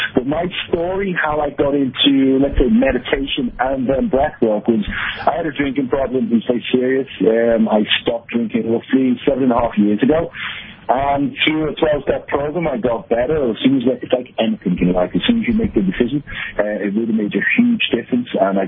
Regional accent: Liverpool, North West England, United Kingdom; moved away; also born or lived in Barcelona, Spain; I come from Liverpool in the north of England, hence the slightly strange accent. And then I actually lived in Barcelona, Spain for the past 14 years, and I've currently been traveling around the world

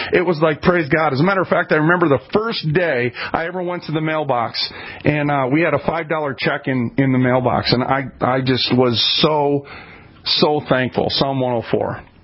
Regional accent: Minneapolis, Minnesota, United States; I'm from North Minneapolis. I was a welfare kid, okay?

